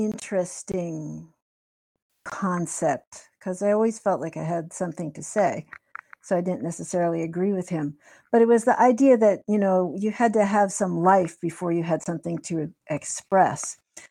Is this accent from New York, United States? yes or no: yes; Brooklyn, New York, United States; Yeah, I grew up in Brooklyn, New York, and when the gal down the street got tired of giving lessons